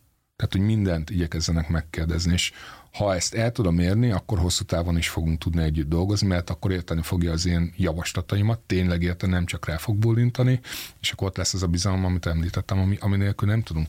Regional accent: Jász-Nagykun-Szolnok, Hungary; én egy pici faluban nőttem föl, Szolnok

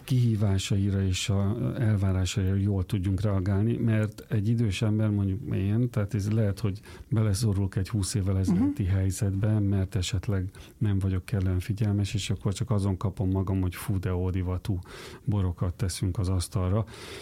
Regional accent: Eger, Heves, Hungary; Hát mondom, egri vagyok, biztos nem fáj, menjünk el a boros ügyre.

